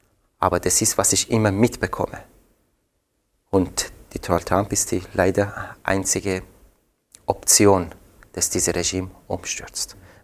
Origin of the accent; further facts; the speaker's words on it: Iran; German is a second language; jetzt bin ich vor Iran und ich bitte, dass alle am Freitag vorbeikommen und es zuhören, was passiert in meinem Heimatland.